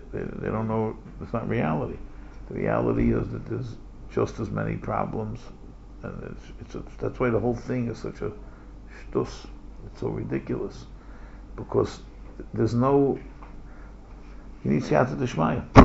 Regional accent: United States; like, we're American kids, you know, we grew up, you know, with baseball, we were very, very American

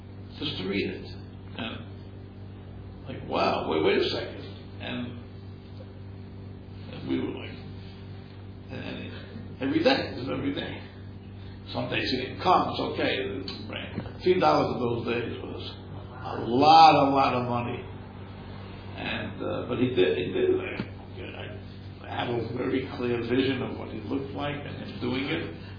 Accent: New York, United States; Rabbi Stein from Rehovos, we grew up together on the Lower East Side.

